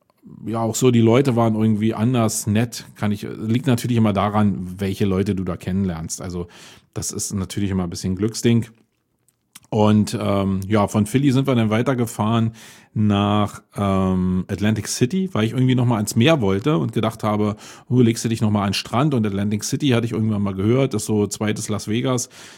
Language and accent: German; Germany; Aber ich fand es als Deutscher jetzt irgendwie ein bisschen komisch.